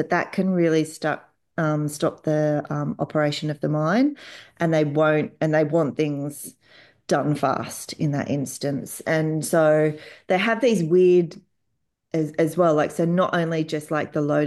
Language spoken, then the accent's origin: English; Australia; and I'm Australian, I only speak English